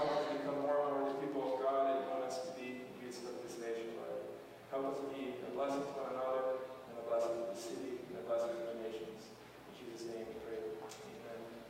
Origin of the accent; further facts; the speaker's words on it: Brazil; English is a second language; I grew up Catholic in Brazil